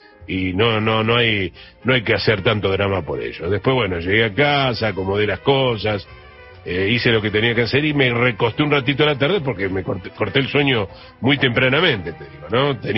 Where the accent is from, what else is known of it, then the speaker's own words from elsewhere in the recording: Buenos Aires, Argentina; Yo, como sabés, soy muy porteño en ese aspecto, y me encanta tomar un cafecito